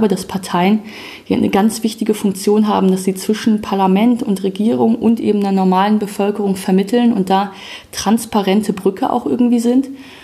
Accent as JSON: {"language": "German", "town": "Wuppertal", "region": "North Rhine-Westphalia", "country": "Germany", "tie": "born or raised there", "said": "ich bin 28 Jahre alt, komme gebürtig aus Wuppertal"}